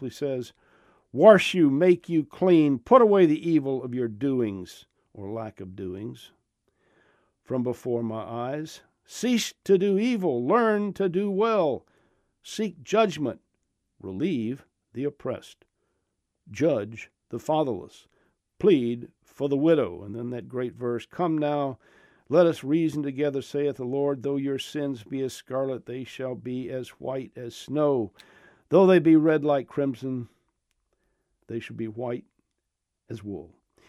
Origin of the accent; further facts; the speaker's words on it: Georgia, United States; what's wrong with Georgia? That's my home state. It's where I was born. That's our family state. I'm proud of it.